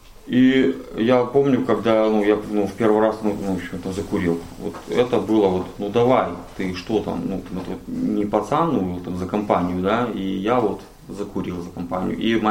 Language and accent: Russian; Minsk, Belarus; moved away; Для тех, кто не знает, я белорус, город Минск. Ну, я там жил. Еще полтора месяца тому назад.